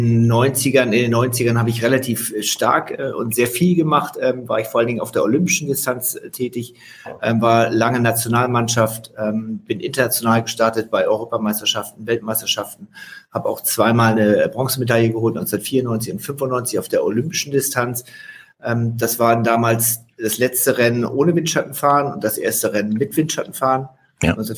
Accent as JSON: {"language": "German", "region": "Schleswig-Holstein", "country": "Germany", "said": "Ich komme aus Norddeutschland, also aus der Ecke von Hamburg."}